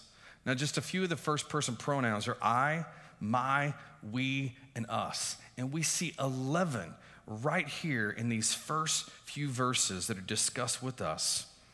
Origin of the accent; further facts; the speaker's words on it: Texas, United States; And I grew up in Texas, so I love country music, you know, just like